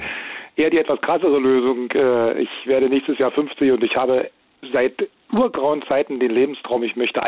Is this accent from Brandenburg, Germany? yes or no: yes; Cottbus, Brandenburg, Germany; ich bin in Cottbus groß geworden.